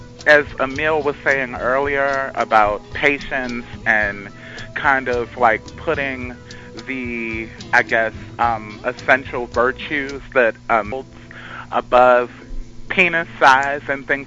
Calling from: Richmond, Virginia, United States; Richmond, essentially.

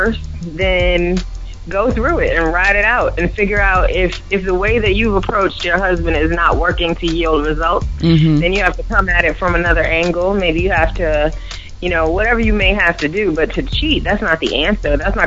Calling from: Atlanta, Georgia, United States; I'm calling from Atlanta.

